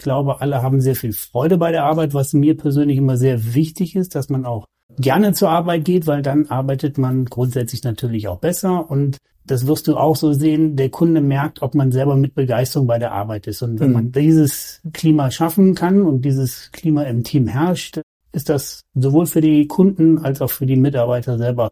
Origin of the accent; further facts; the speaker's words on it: Brafelen, Germany; Ich bin gebürtig und auch aufgewachsen in Brafelen, einem beschaulichen Dorf.